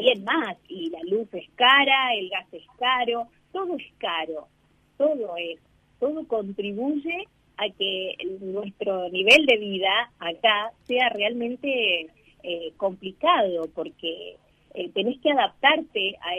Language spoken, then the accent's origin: Spanish; Chaco, Argentina; born there; also born or lived in Misiones / Balcarce / Mar del Plata; yo no soy de acá de la zona, yo nací en El Chaco, viví muchos años en Misiones y después en Balcarce, por lo tanto tengo un poco de la idiosincrasia de distintos lugares, en Mar del Plata también.